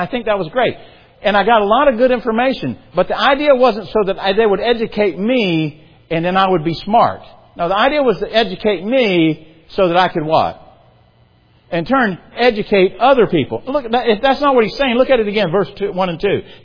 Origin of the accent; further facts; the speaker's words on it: South Carolina, United States; now in Indiana; I came from South Carolina and went to Indiana.